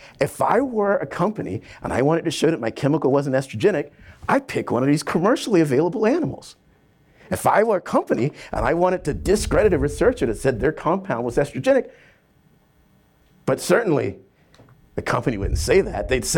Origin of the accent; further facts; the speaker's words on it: South Carolina, United States; What's more, as I grew up in South Carolina